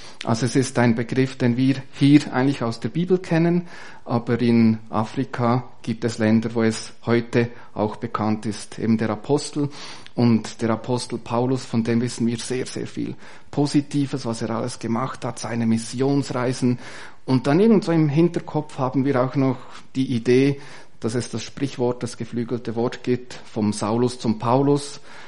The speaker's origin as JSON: {"language": "German", "region": "Bern", "country": "Switzerland", "lives_now": "Lucerne, Switzerland", "said": "ich komme aus dem Kanton Bern, wohne inzwischen in Luzern."}